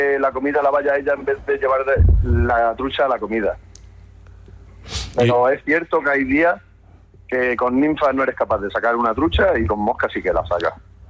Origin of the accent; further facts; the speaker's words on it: Jerte, Extremadura, Spain; al final soy de Jerte, nacido en Jerte, vivo ahí